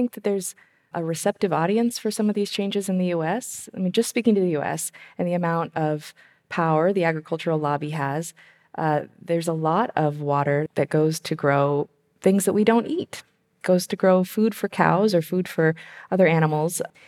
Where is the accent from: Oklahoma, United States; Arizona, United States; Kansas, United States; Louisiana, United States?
Arizona, United States; especially in states like my home state, Arizona, where cotton and alfalfa are still mainstay crops.